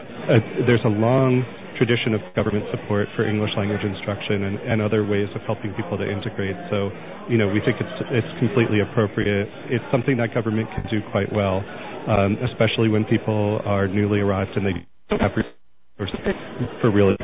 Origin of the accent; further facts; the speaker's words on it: United States; it really doesn't resonate as the values that I grew up with as an American.